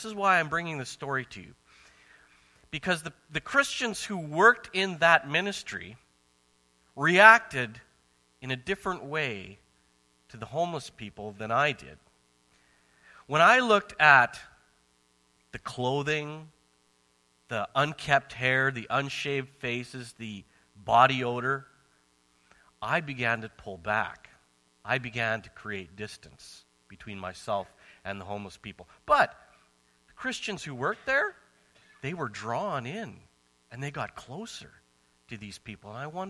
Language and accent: English; Marwayne, Alberta, Canada; I grew up in Farmingville, Alberta, okay? A little place called Marwane.